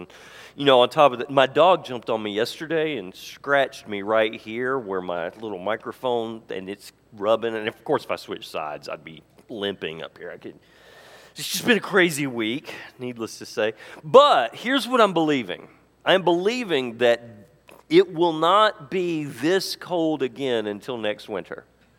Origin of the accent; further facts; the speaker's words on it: the South, United States; now in North Dakota, United States; And where I grew up in the South, because, frankly, we didn't have quite the same violence of winter that we have here. Things didn't quite come to the point of death that they do in North Dakota.